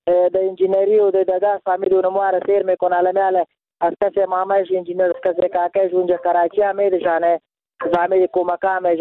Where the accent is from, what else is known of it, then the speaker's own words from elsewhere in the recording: Afghanistan; ما خودم افغان هستم،